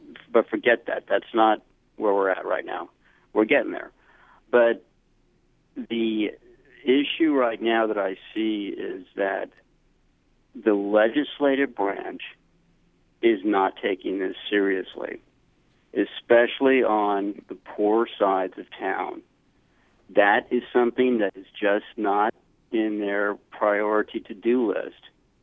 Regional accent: Illinois, United States; So I am from the South Side. I love the South Side. I live in California right now.

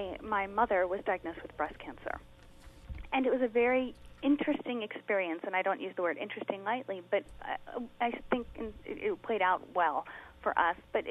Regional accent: the South, United States; I grew up in the South, and I went to school at the University of Alabama.

